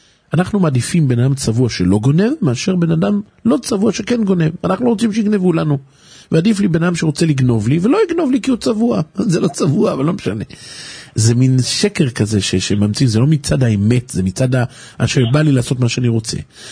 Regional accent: Haifa, Haifa District, Israel; אני בתור נער חיפאי תמים

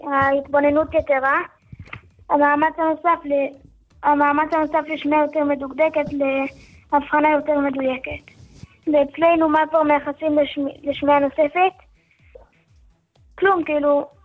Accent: Jerusalem, Jerusalem District, Israel; מירושלים.

